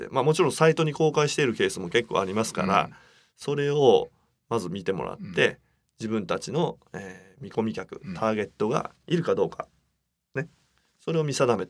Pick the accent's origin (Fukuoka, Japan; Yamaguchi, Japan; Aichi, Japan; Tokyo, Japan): Aichi, Japan; Nagoya; 名古屋でのね、私名古屋ですけど